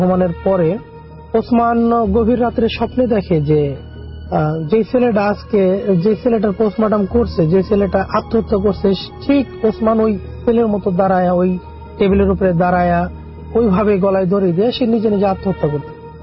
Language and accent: Bangla; Tepra, Dhaka Division, Bangladesh; now in Kuwait; আমি কুয়েত থেকে বলতেছি। আমার দেশের বাড়ি মানিকগঞ্জ জেলা শিবালয় থানা গ্রাম টেপনা।